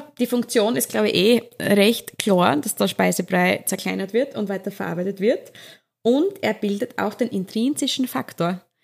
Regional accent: Austria; wäre sicher bei uns in Österreich notwendig.

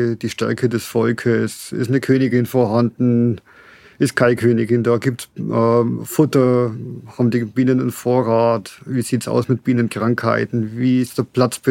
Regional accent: Bavaria, Germany; ursprünglich aus dem Augsburger Raum, habe ein Studium durchgeführt in Kempten im Allgäu, ja. Elektrotechnik. Und dann hat es mich nach Franken verschlagen

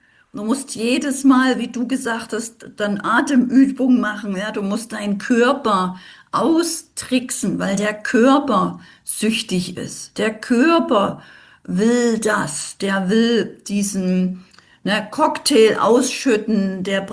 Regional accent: East Germany, Germany; ich komme ja ursprünglich aus der DDR. Also ich komme so ein bisschen aus dem Mangel

